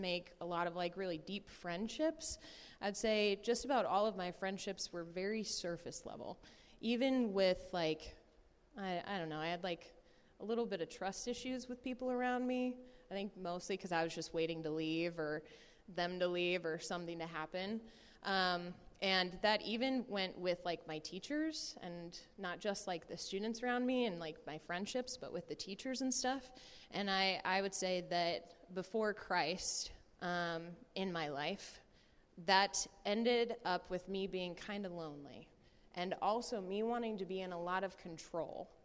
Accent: Brimfield, Illinois, United States; so I kind of grew up in the Peoria area. I grew up in Brimfield.

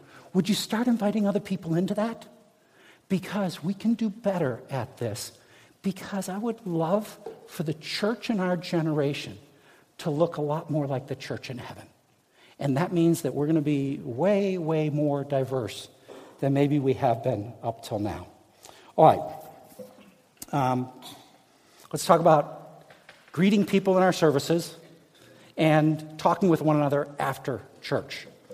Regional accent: Midwest, United States; Now, I grew up in the Midwest, okay?

